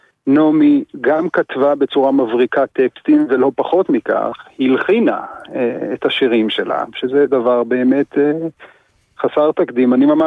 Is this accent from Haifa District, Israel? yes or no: no; Kvutzat Kinneret, Northern District, Israel; נולדתי בקבוצת כנרת, שני הוריי הם כנרתים, אני ככה כנרתי גאה.